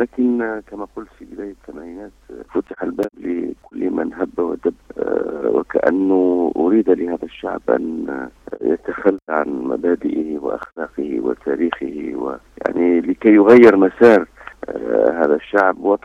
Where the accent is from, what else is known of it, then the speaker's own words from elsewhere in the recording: Biskra, Biskra Province, Algeria; born there; من مواليد 3 جانفي من سنة 64 بمدينة بسكرة.